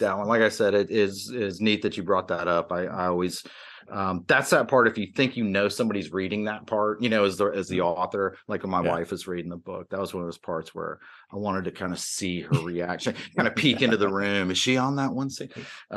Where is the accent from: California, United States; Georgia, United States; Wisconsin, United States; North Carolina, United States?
Georgia, United States; Atlanta; also born or lived in New York; I grew up in the Atlanta area after my family had moved down from New York, and spent my teens and early 20s down in that area.